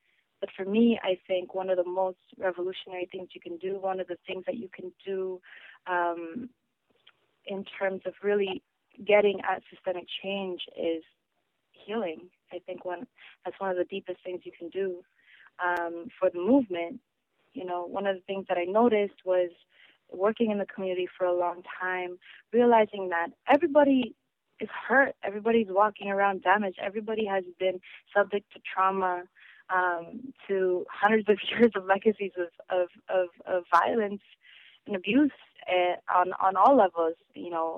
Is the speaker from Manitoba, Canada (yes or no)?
no; Ontario, Canada; also born or lived in Korea; I was born in Korea, and I lived in, you know, more rural areas around Ontario when I was younger.